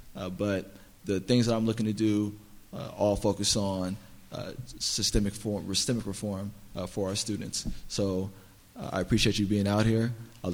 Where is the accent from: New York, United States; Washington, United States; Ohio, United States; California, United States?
California, United States; San Francisco; It is especially an honor given the way that I grew up in San Francisco. I am a product of a broken home that was broken by drugs and alcohol. I was raised by my grandmother a few blocks from here